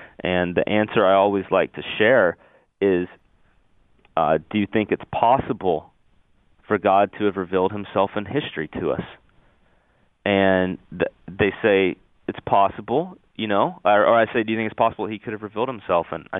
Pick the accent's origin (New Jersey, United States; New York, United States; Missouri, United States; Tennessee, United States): Tennessee, United States; Like when I was growing up in Tennessee, like I said, I didn't know anyone that wasn't Christian.